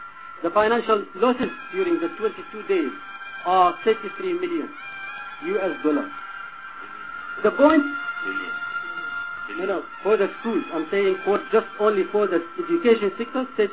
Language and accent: English; Palestine; English is a second language; I'm a student from Palestine. I grew up there.